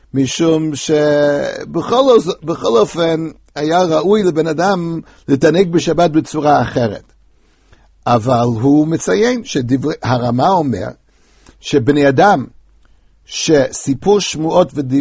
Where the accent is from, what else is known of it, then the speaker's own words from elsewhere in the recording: United States; הנושא הזה הוא מאוד מאוד היה חשוב בילדותי בארצות הברית.